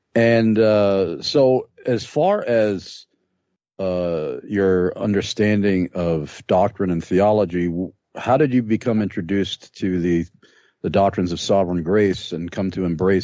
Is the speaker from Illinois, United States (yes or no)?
no; Pennsylvania, United States; The reason why I say it is unusual is because we're both from Pennsylvania, and not only both from Pennsylvania, we're only about a half hour away from each other as far as where we live.